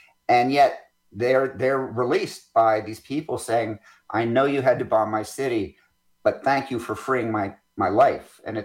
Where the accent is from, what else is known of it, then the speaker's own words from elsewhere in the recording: United States; But what I am, I am an American. I'm one of those guys. I'm an American.